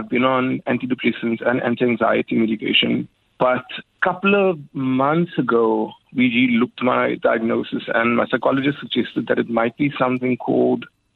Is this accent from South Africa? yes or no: yes; Clark Estate, Western Cape, South Africa; I grew up in Clark Estate, which is quite similar.